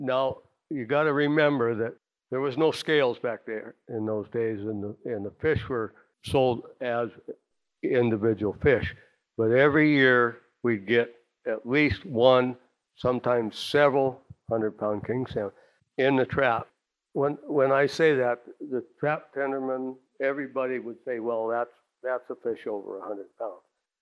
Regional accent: Seldovia, Alaska, United States; born there; I was born in the Harrington cabin, which is now up at the museum. My grandkids say that I'm ancient because I was born in a museum. My mother didn't get to Seldovia to the hospital.

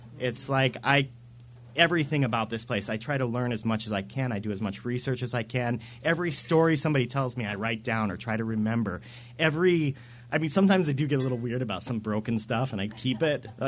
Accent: Montana, United States; now in Seattle, United States; When I grew up in Montana, and then I moved to Seattle, because everybody who grows up in Montana moves to Seattle.

